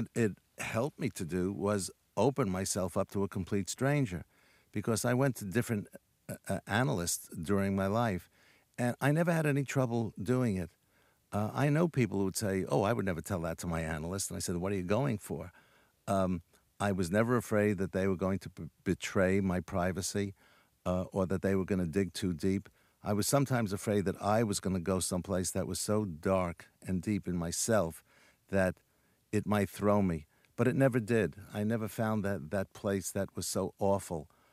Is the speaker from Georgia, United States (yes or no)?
no; New York, United States; when I was growing up in New York, we lived on the third floor